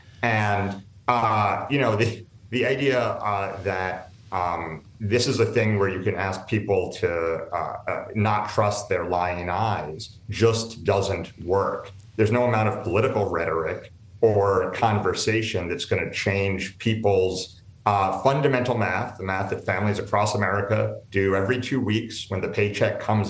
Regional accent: New York, United States; as a New Yorker

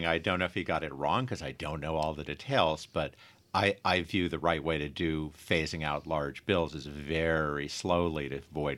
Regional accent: Rochester, New York, United States; I grew up in Rochester like you, Tom.

